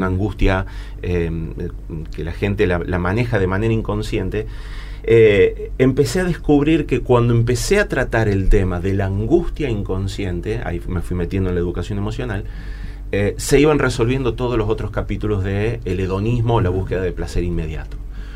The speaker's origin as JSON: {"language": "Spanish", "town": "Rosario", "region": "Santa Fe", "country": "Argentina", "said": "Yo soy de Rosario, soy de la zona de Rosario."}